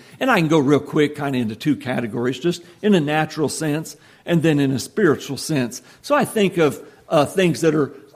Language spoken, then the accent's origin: English; Nebraska, United States; You know, I grew up in Nebraska